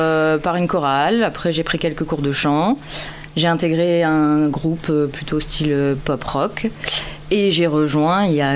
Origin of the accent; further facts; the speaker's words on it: Saintes, Nouvelle-Aquitaine, France; Je viens, moi, de Saintes.